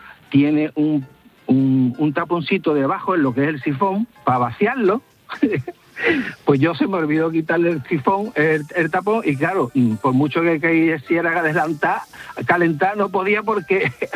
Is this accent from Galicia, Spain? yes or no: no; Seville, Andalusia, Spain; now in Marbella, Spain; Pues yo soy de Sevilla, pero ya desde Marbella, que llevo aquí ya 43 años.